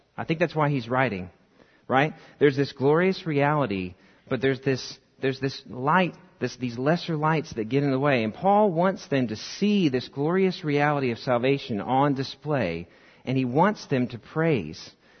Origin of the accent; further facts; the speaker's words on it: Indiana, United States; And, you know, growing up in Indiana, we had great sunsets.